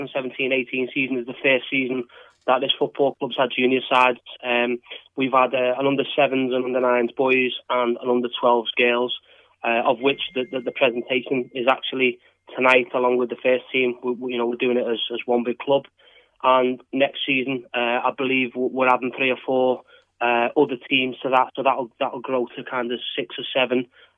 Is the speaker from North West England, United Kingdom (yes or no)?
yes; Runcorn, North West England, United Kingdom; I grew up in Runcorn